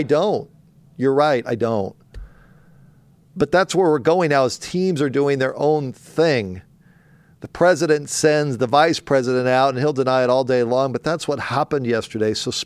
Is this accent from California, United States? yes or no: yes; San Diego, California, United States; Even Holiday Bowl from where I grew up in San Diego.